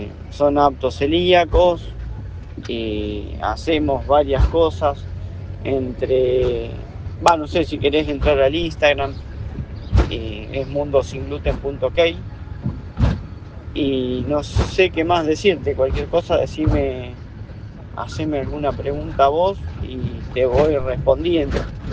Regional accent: Chivilcoy, Buenos Aires Province, Argentina; somos de Chivilcoy, Buenos Aires.

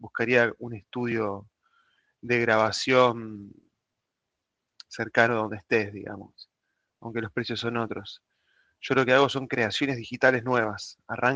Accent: Rosario, Santa Fe, Argentina; Soy de Rosario, Santa Fe, Argentina.

